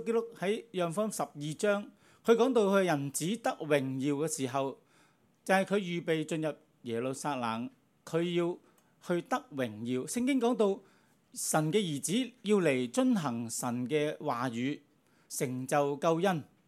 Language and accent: Cantonese; Guangdong, China; 我们广东人都有句说话，过得自己过得人